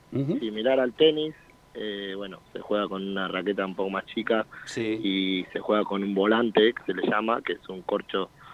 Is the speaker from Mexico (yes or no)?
no; Argentina; yo como argentino soy amante del fútbol primero.